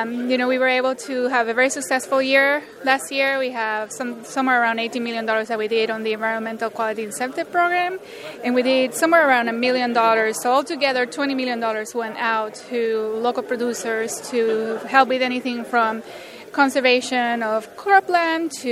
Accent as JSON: {"language": "English", "region": "Rhode Island", "country": "United States", "lives_now": "Kentucky, United States", "said": "I come from New England. And in Rhode Island, it's all about the stone walls and all of this."}